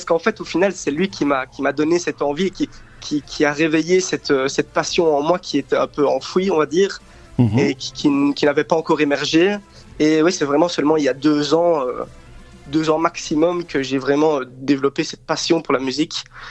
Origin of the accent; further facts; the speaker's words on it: Sprimont, Wallonia, Belgium; Alors moi je viens de Sprimont, j'ai toujours habité à Sprimont, j'habite toujours à Sprimont d'ailleurs.